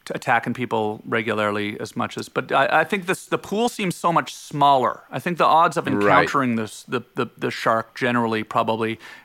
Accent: Canada; Growing up in Canada

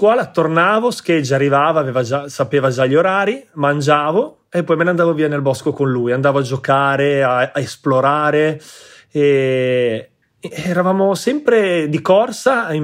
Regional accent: Pontinvrea, Liguria, Italy; io sono cresciuto a Pontinvrea, che è un piccolo paese dell'entroterra ligure, 800 abitanti, e sono cresciuto proprio selvaggio nel bosco, libero.

